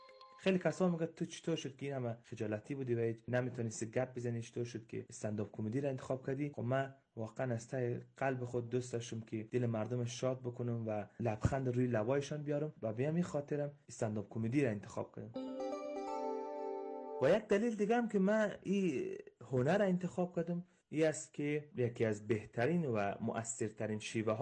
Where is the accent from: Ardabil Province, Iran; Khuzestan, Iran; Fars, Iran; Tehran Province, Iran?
Tehran Province, Iran; Tehran; ساکن تهران. در جنوبی ترین قسمت تهران در محله‌ای به نام شوراباد به دنیا آمدم. 24 سال سن دارم و همینجا کلان شدم و درس خواندم.